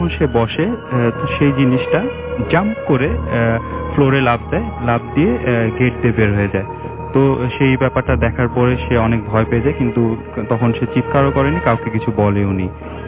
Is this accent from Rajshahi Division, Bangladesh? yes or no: no; Mirpur, Dhaka Division, Bangladesh; মিরপুর থেকে এসেছি।